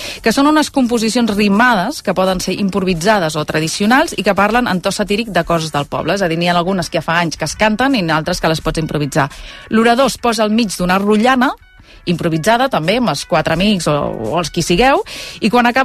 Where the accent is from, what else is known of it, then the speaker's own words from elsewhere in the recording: Catalonia, Spain; Nosaltres som catalans